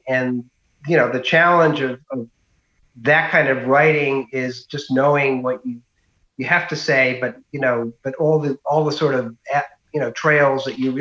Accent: Massachusetts, United States; I'm from Massachusetts, never been to Alaska.

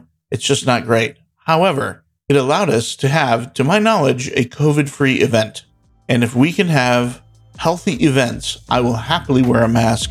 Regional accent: Grand Rapids, Michigan, United States; from Grand Rapids, Michigan.

